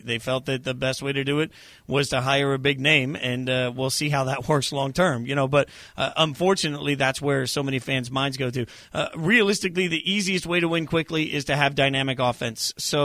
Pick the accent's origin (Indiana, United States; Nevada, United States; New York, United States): Nevada, United States; Las Vegas; And you guys know, like, I grew up in Vegas, right? As a little kid in Vegas, UNLV basketball was life.